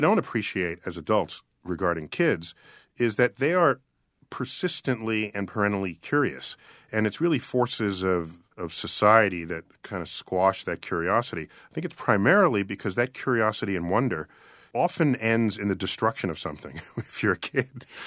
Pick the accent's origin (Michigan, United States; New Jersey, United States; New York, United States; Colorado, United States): New York, United States; Bronx; born there; And I was born in the Bronx, New York, where I pretty much thought I'd seen all the stars visible.